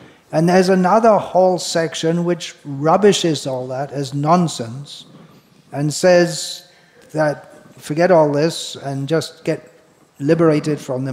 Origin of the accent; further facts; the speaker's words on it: United Kingdom; He's American, so he says schism. I'm British, so I say schism.